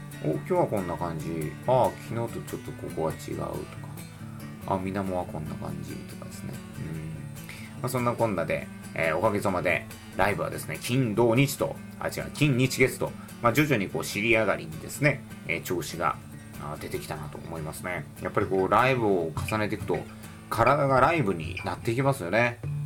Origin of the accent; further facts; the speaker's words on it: Kitakyushu, Fukuoka, Japan; 私の故郷であります北九州